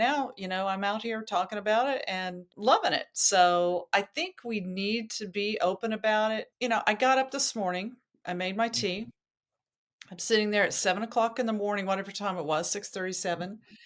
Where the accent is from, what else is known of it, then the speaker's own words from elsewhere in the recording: Idaho, United States; born there; And of course, I was born in Idaho. So it was a great chance for me to go back to my roots and kind of grab the beauty of that place.